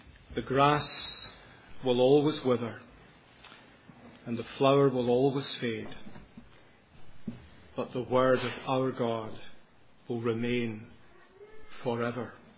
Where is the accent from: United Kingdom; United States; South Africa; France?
United Kingdom; Glasgow, Scotland; accent: Educated Glasgow; In case you're wondering, it is Scottish, but it's called Educated Glasgow. I was raised in the roughest part of Glasgow, but it's amazing what 10 years at university can do for an East End boy from Glasgow.